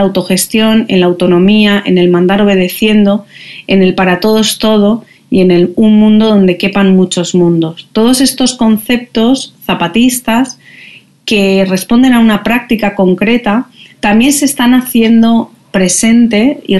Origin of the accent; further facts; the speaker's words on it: Valencian Community, Spain; aquí en mi tierra, en el País Valenciano